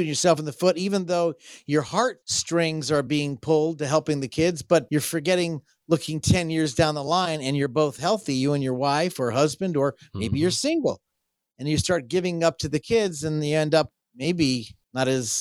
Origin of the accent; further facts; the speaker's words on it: Jacksonville, Florida, United States; We grew up in Jacksonville, Florida